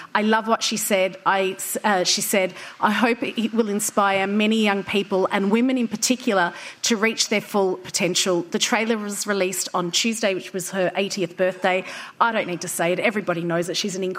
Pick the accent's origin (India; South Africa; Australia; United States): Australia; being Australian